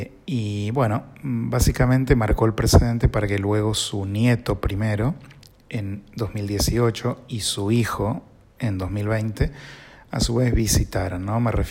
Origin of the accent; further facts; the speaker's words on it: Buenos Aires, Argentina; de Buenos Aires y nos reencontramos aquí en esta ocasión.